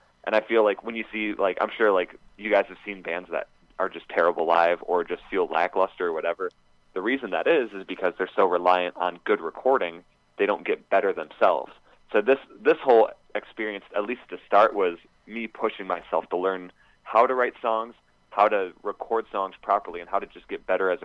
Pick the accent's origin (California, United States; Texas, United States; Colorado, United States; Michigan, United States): Michigan, United States; Fenton; Like, I grew up in Fenton, Michigan, so we were like, this is bizarre.